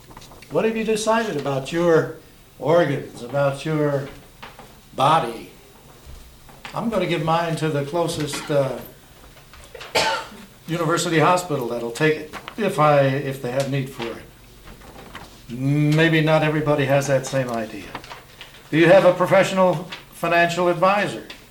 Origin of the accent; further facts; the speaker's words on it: Florida, United States; I come from Florida, where a third of our population is over 65 in Broward County.